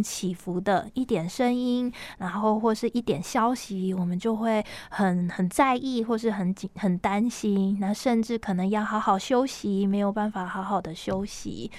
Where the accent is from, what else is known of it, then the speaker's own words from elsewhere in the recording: Hualien, Hualien County, Taiwan; 这段期间我们花莲人好像就会开始检视自己的生活